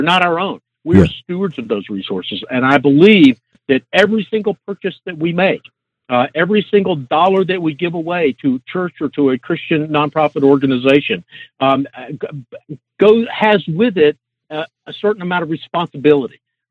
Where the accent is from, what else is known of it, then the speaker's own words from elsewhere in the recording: Atlanta, Georgia, United States; I was raised in the Atlanta area. Many of the early executives of Chick-fil-A attended church with me when I was a kid.